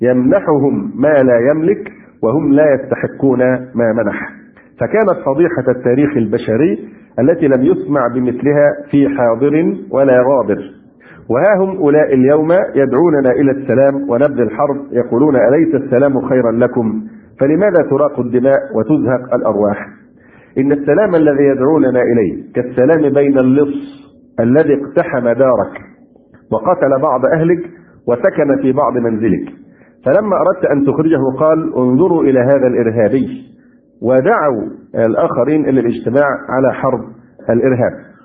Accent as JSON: {"language": "Arabic", "country": "Egypt", "said": "يمكن عندنا في مصر كان أخف"}